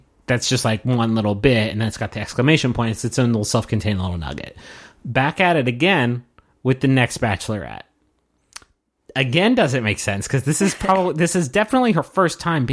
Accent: Texas, United States; Yeah, I'm from Texas. Cool. Us Texas people, like, we know

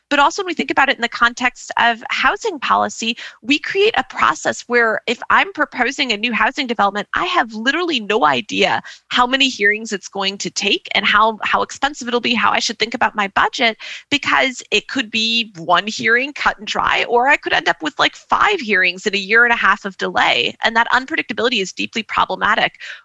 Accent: Milwaukee, Wisconsin, United States; moved away; Yeah, so I'm a native of Milwaukee, Wisconsin, and my hometown neighborhood has not changed at all. Since I've moved away, you know, almost 20 years ago, it is exactly the same.

